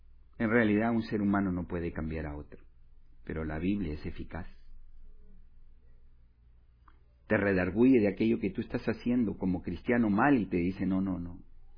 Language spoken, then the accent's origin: Spanish; Peru; En Perú tenemos más mezcla indígena